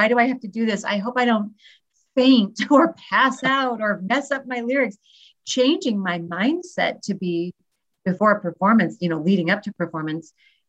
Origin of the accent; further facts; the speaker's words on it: Alaska, United States; But I grew up in Alaska. Like, what girl from Alaska, I guess … would make it in that market?